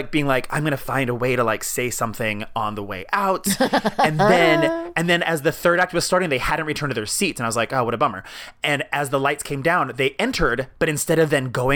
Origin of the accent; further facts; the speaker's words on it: Washington, United States; moved away as an adult; also born or lived in Atlanta; now in New York, United States; I'm originally from Washington, the state, not the capital, the east side, not Seattle. From there, I moved to Atlanta